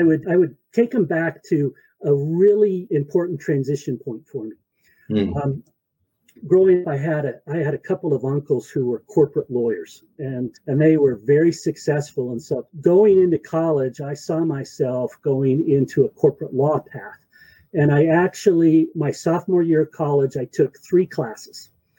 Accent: Yucaipa, California, United States; I grew up in Yucaipa, California.

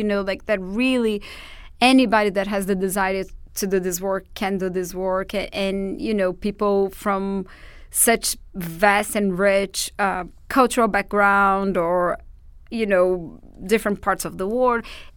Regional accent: Portugal; accent: Portuguese; English is a second language; not necessarily because they fell in love with my Portuguese accent.

